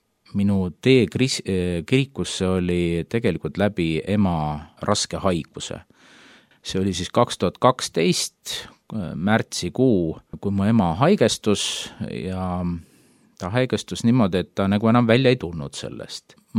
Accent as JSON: {"language": "Estonian", "town": "Tallinn", "region": "Harju County", "country": "Estonia", "said": "kuna me ise oleme Pääskülast ja Nõmmelt päriteks."}